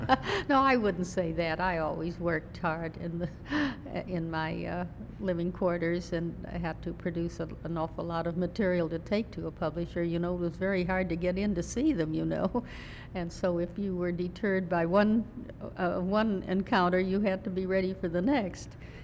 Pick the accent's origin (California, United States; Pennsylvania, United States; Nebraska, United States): Nebraska, United States; Omaha; born there; now in New York, United States; I had come down to New York to earn a living. I was born in Omaha, Nebraska, and I had a hard time persuading my parents to let me come